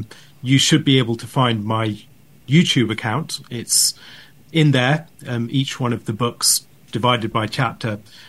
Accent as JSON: {"language": "English", "region": "West Midlands", "country": "United Kingdom", "said": "I divide our time between Stoke-on-Trent in the West Midlands of the UK and Manhattan. So my wife is from New York, and I'm from the West Midlands."}